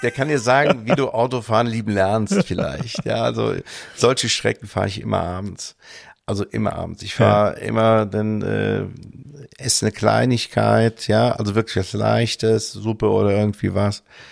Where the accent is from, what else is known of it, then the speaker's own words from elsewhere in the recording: Eifel, Germany; Ich bin in der Eifel groß geworden, das ist ländlich.